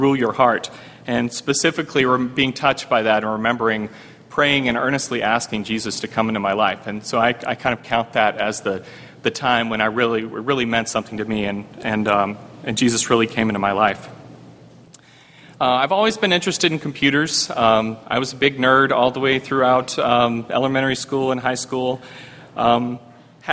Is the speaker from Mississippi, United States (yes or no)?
yes; Mississippi, United States; also born or lived in Alamogordo, New Mexico; I was born in Alamogordo, New Mexico, on an Air Force base. My dad was in the Air Force at the time, and my mom and dad are actually here today. Spent my childhood, I grew up all the way through college in Mississippi